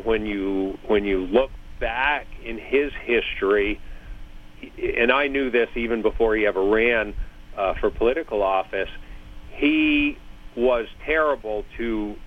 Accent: Vermont, United States; I grew up here in Vermont, and we were sportsmen. We loved fishing and hunting. We always had guns.

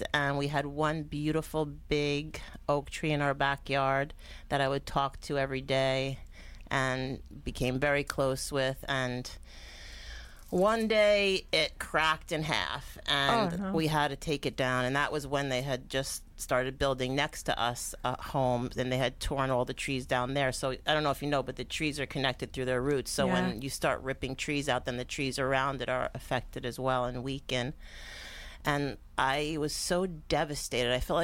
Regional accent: New Jersey, United States; also born or lived in Brooklyn / Spring Valley; So I was born in Brooklyn, third generation Jewish. Yeah. I moved to New York State, Spring Valley area, when I was very young, and then spent most of my life as from like teenager on in Bergen County, New Jersey.

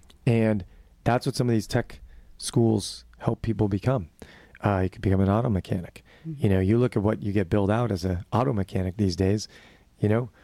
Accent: Massachusetts, United States; When I grew up just outside of Boston for 10 months a year

